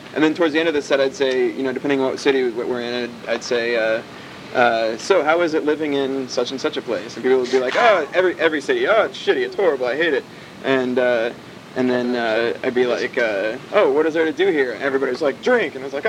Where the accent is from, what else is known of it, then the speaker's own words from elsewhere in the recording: Kansas City, Missouri, United States; We're the people from Kansas City.